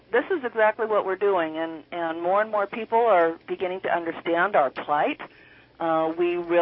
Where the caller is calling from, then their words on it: Callahan, California, United States; Actually, I'm calling from Callahan. I'm about 45 minutes away from Wairika.